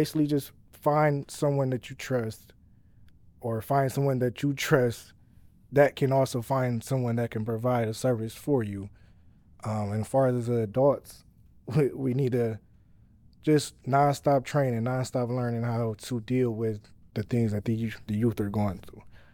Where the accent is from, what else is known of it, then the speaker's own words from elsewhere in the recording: Toledo, Ohio, United States; because maybe I'm from Toledo, so I count as a Toledo citizen.